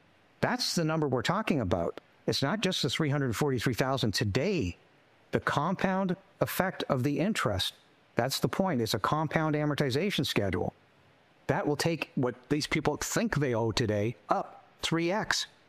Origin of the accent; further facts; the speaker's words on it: Canada; moved away as an adult; now in United States; I'm Canadian